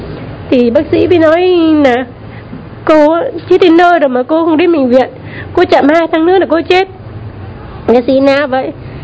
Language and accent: Vietnamese; Nam Định, Vietnam; now in Ho Chi Minh City, Vietnam; Con quê Nam Định.